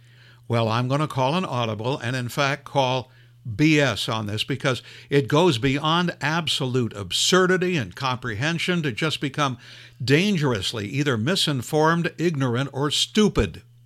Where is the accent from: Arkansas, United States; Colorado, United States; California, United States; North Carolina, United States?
California, United States; Los Angeles; born there; I was born in Los Angeles, was there for the Watts riots.